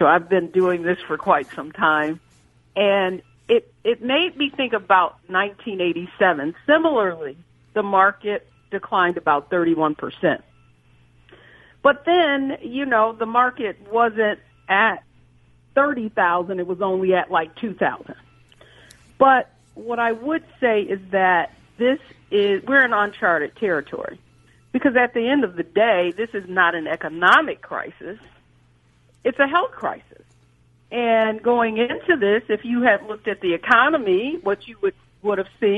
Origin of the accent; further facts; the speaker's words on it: Detroit, Michigan, United States; I'm from Detroit, GM, Ford, Chrysler, Fiat